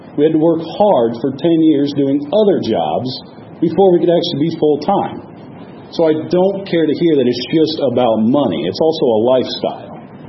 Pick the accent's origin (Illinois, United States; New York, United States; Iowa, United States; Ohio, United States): Iowa, United States; I'm from Boone County. I'll clearly state that. I'm not from Story County.